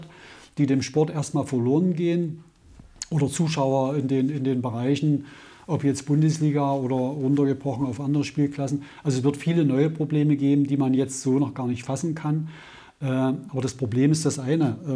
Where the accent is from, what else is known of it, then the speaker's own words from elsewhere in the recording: Saxony, Germany; now in Dessau, Germany; bin zwar Jahrzehnte in Dessau, bin kein Dessauer, bin ein Vogtländer.